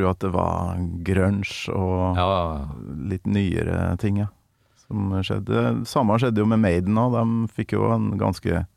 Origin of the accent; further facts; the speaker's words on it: Kolvereid, Trøndelag, Norway; for jeg kommer jo fra Kolvereid